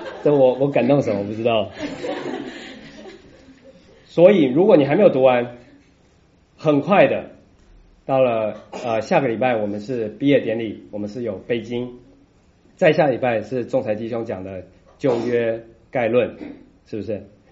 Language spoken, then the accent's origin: Chinese; China; 我们中国人可能有的时候你们会听到有人讲啊